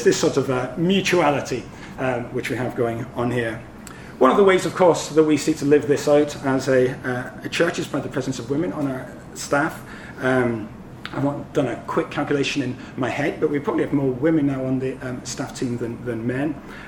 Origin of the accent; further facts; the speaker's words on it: Scotland, United Kingdom; now in Hong Kong; I come from Scotland, where real men wear kilts